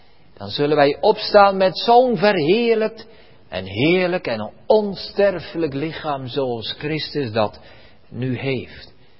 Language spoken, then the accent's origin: Dutch; Barneveld, Gelderland, Netherlands; U weet dat wellicht, ik ben in Barneveld opgegroeid.